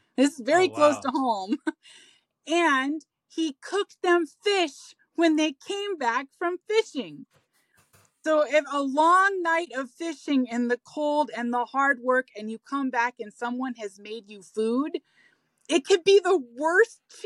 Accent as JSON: {"language": "English", "region": "Florida", "country": "United States", "tie": "born or raised there", "said": "my family is Alaskan and my mom's from Northern Canada, but I was born and raised in Florida, you know, going back and forth to Alaska."}